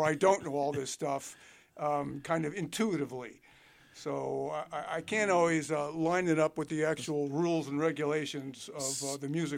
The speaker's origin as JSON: {"language": "English", "region": "Rhode Island", "country": "United States", "tie": "born there", "also_born_or_lived": "San Francisco", "said": "I was born in Rhode Island. That is my primary residence is in Rhode Island."}